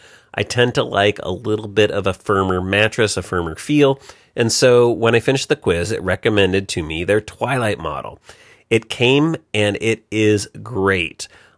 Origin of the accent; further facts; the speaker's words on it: San Diego, California, United States; Apple's map feature Look Around is finally available here in San Diego, in my hometown